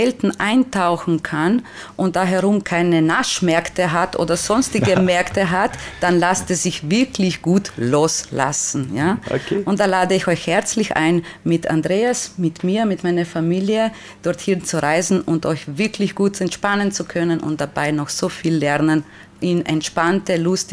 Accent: Slovenia; German is a second language; Nein, ich komme aus Slowenien, okay.

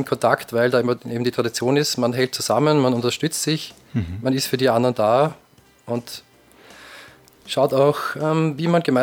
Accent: Austria; Also ich bin auch ein typischer Österreicher mit Wurzeln in vielen Teilen Europas.

